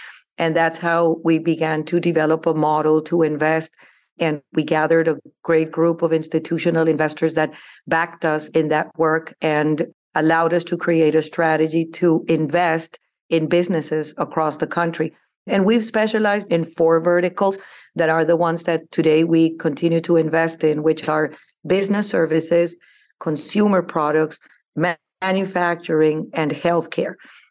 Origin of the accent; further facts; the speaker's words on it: Bogota, Bogotá Capital District, Colombia; moved away as an adult; Yeah, well, I grew up in Colombia. I was born in Bogota, Colombia. I studied law there.